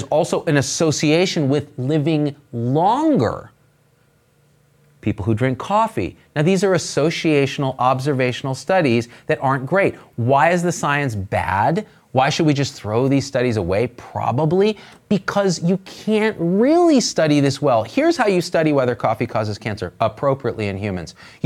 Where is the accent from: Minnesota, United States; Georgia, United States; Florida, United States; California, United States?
California, United States; I come from the Bay Area. All my friends are liberals.